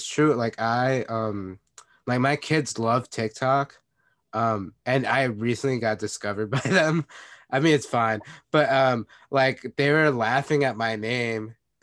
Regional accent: New York, United States; I was like, bro, we're all from New York.

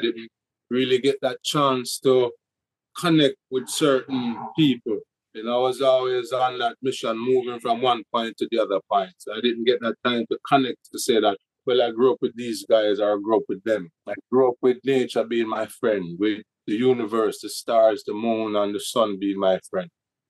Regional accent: Jamaica; growing up in Jamaica, it makes you smart, it makes you strong, and it makes you resilient.

